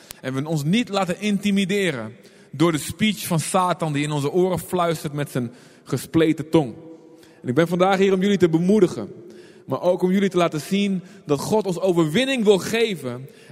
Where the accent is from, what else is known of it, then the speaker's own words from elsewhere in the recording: Deventer, Overijssel, Netherlands; ik kom uit Deventer. Wie komt daar wel eens? In het oosten?